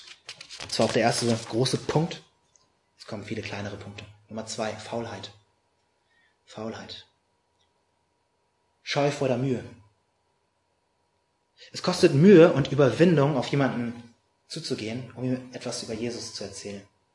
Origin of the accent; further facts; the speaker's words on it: Hamburg, Germany; ich komme ja aus dem Norden, aus Hamburg